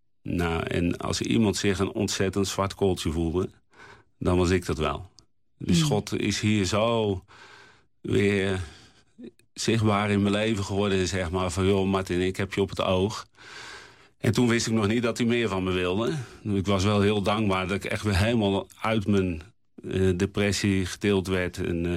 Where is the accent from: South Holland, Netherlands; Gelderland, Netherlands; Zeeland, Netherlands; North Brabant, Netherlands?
Gelderland, Netherlands; Terschuur; Maar ik ben gewoon iemand uit Terschuur. Weet je, klein dorpje.